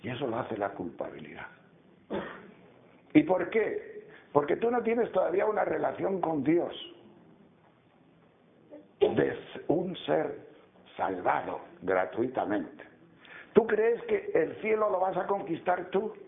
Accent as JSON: {"language": "Spanish", "town": "León", "region": "Castile and León", "country": "Spain", "said": "porque yo, como soy de León, he nacido en un prado debajo de una vaca."}